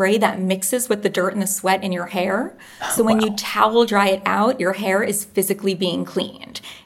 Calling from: New York, United States; I'm calling from New York, New York, and I'm the co-founder of Swear.

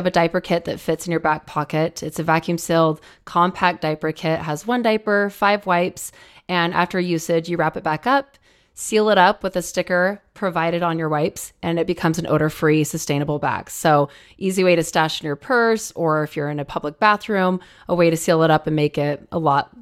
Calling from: Salt Lake City, Utah, United States; I'm calling from Salt Lake City, Utah.

